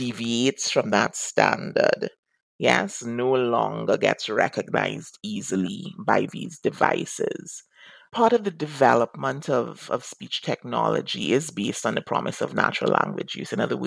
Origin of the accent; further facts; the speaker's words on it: Trinidad & Tobago; I feel like I have to switch my accent to be understood, and I feel so inauthentic. Growing up in the Caribbean, and in Trinidad in particular